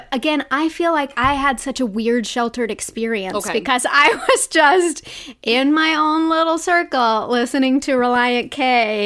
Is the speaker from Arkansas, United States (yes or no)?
yes; Arkansas, United States; Because I just, was kind of in a bubble, I feel like, growing up in Arkansas.